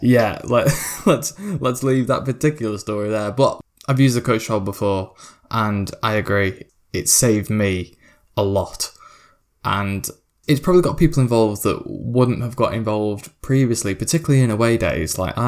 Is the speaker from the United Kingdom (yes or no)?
yes; Stoke-on-Trent, West Midlands, United Kingdom; moved away as an adult; my family live in Stoke. I am from Stoke. Lived in there for the first 19 years of my life.